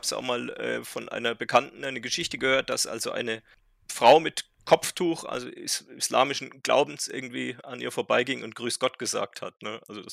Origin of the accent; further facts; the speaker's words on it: Baden-Württemberg, Germany; Meine Mutter stammte aus Niedersachsen, die hat mich weitgehend dialektfrei aufgezogen. Mhm. Aber ja, ich bin aus Baden, lebe aber deshalb diese Verbindung seit jetzt fast 25 Jahren im Schwäbischen.